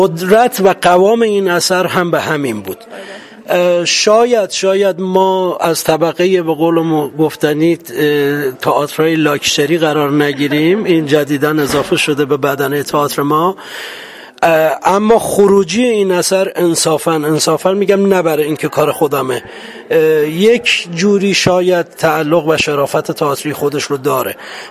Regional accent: Iran; شاید ما به عنوان یک ایرانی، یک حس ناسیونالیستی، یک حس اعتقادی، تعلقات خاطرمون به یک سرزمینی به نام ایرانه

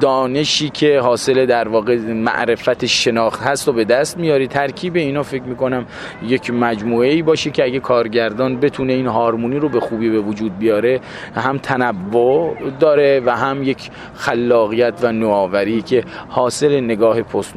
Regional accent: southern Iran, Iran; born there; من در واقع زادگاه من جنوب ایران بوده، خب من با اون فرهنگ بیشتر از هر فرهنگ دیگه آشنا.

